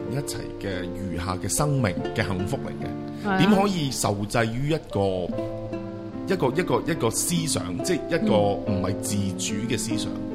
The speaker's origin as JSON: {"language": "Cantonese", "country": "Hong Kong", "tie": "born or raised there", "said": "我相信我哋在座三個都係土生土長嘅香港人啦。"}